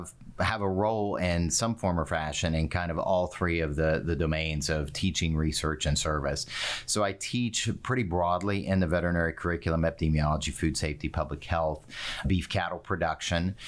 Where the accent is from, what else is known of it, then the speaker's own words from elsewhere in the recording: West Virginia, United States; moved away; also born or lived in Missouri / Iowa; So I'm not a native Oklahoma. I grew up in West Virginia, had a varied interest, took kind of a circuitous route, but got my veterinary degree from Virginia Tech, practiced for a brief period in Southwest Missouri